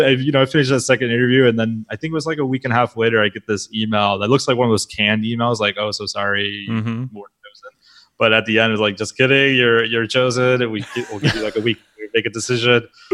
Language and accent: English; Alaska, United States; I'm from Alaska, born and raised, and I used to work on rigs, throw chemical sacks 18 hours a day.